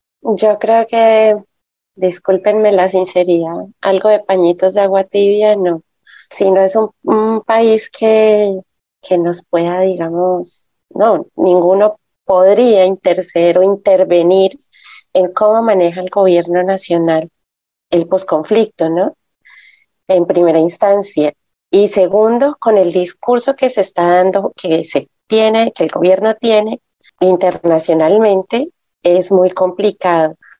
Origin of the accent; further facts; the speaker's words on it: Colombia; moved away; nuestro papel acá como colombianos en el exterior, colombianos y colombianas en el exterior